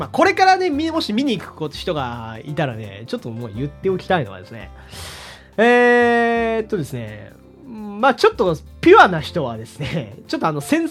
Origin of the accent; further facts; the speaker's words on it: Hokkaido, Japan; 僕のね、出身地、北海道の右上の方をですね、思い出しましたね。